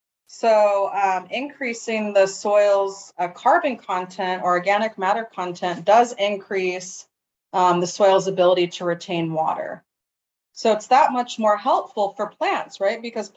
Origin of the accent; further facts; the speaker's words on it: California, United States; I'm from the Bay Area, which tends to be, you know, a bit more progressive, I would say, in terms of education.